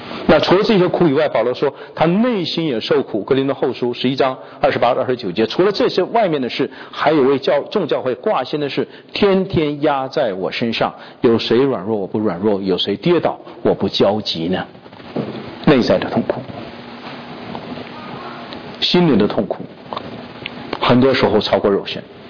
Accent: China; 我们中国人有智慧哈

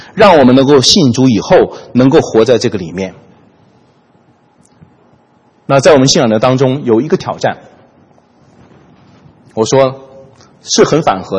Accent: China; 面子这个词我们中国人非常熟

